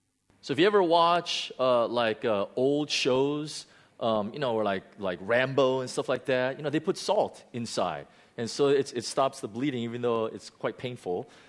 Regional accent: Chicago, Illinois, United States; now in Hong Kong; Number 5, I knew this. I grew up in Chicago. I know this very well.

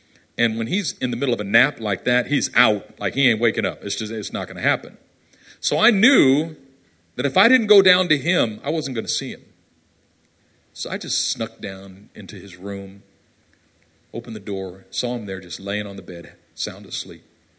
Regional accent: Oakland, California, United States; So I grew up in East Oakland in a very dangerous area.

